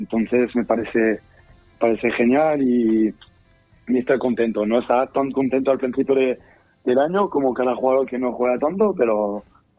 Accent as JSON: {"language": "Spanish", "country": "France", "second_language": "Spanish", "lives_now": "Argentina", "said": "yo vivo entre comillas al lado porque yo soy francés"}